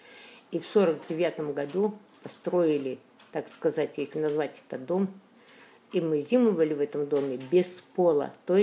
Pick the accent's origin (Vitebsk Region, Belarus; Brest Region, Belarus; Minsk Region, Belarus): Brest Region, Belarus; Krasnaya; Брестская область, Пружанский район, деревня Красная.